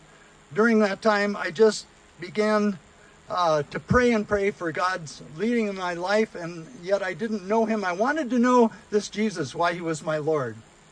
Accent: Seattle, Washington, United States; also born or lived in Salt Lake City, Utah; I was born in Salt Lake City, Utah, where my dad had shipped out during World War II. And I grew up in Seattle, Washington

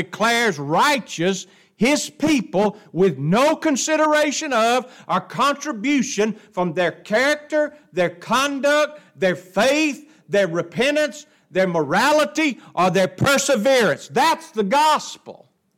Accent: the South, United States; We're from the South. And from the South, it's like it was ingrained into us from our childhood.

